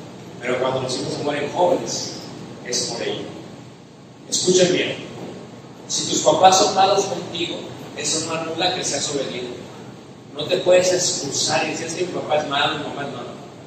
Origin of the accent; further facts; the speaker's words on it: Mexico; El mexicano, soy mexicano, ¿sí?